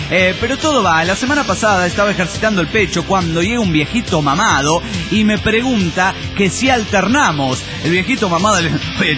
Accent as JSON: {"language": "Spanish", "region": "Mendoza", "country": "Argentina", "tie": "born or raised there"}